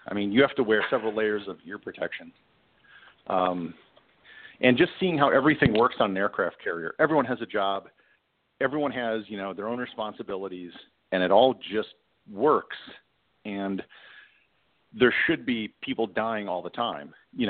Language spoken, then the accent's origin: English; Midwest, United States; I grew up in the Midwest, so I didn't know any better.